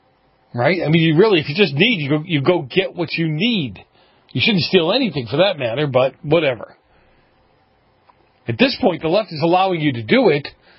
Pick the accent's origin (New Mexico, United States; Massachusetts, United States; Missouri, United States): Massachusetts, United States; Boston; Like when I was a kid, I grew up in Boston.